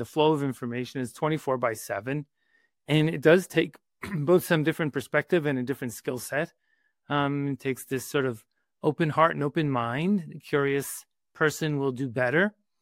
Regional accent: Bronx, New York, United States; You know, I grew up in the Bronx. I went to school there. The Bronx is a suburb of Manhattan. We wouldn't call it a fancy place.

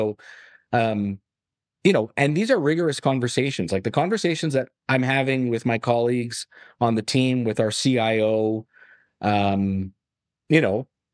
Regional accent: Ottawa, Ontario, Canada; I was raised in Ottawa

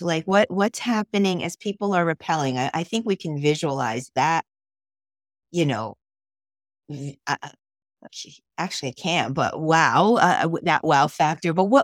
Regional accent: New Jersey, United States; I'm from New Jersey, but One Cause is in Carmel, Indiana.

